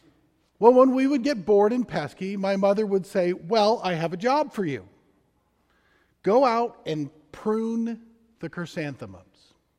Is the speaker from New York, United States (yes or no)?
no; Arizona, United States; I grew up in Arizona, where they have no grapes, or very few of them.